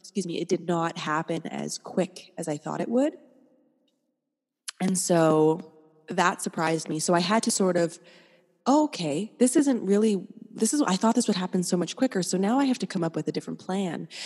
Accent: Montreal, Quebec, Canada; now in Toronto, Canada; as a Canadian from Toronto, or not, I'm from Montreal, but living in just outside of Toronto, like it snows what feels like 8 months of the year, you know?

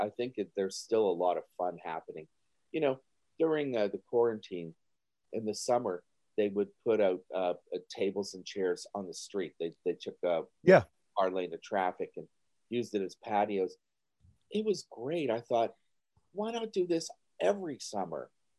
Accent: Timmins, Ontario, Canada; Born and raised in Timmins. And Timmins is 440 miles north of Toronto. So it is a little remote.

